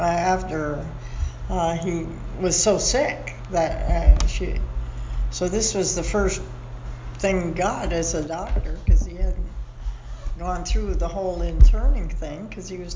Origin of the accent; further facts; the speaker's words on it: London, Ontario, Canada; born there; and I was born in London, Ontario.